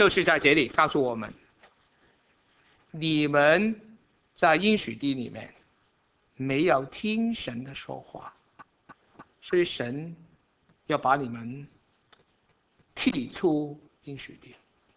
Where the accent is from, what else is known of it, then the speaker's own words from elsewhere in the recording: Guangdong, China; 我们广东人说，别人告诉你的错处，就是把钱放在你的钱包里面